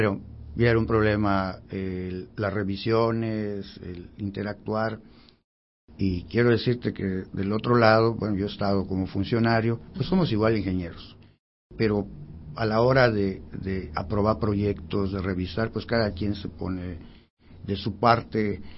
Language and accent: Spanish; Yucatán, Mexico; somos yucatecos